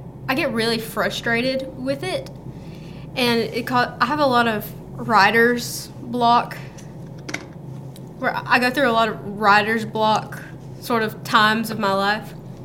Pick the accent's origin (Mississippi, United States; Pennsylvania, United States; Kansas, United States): Mississippi, United States; Boonville; I'm from Boonville, Mississippi, so kind of the middle of nowhere outside of Tupelo.